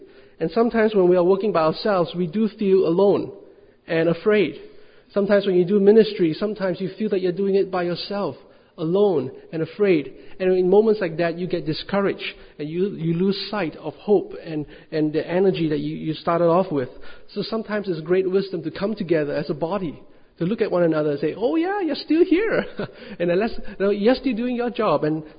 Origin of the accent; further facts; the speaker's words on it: Singapore; You see, I'm a Singaporean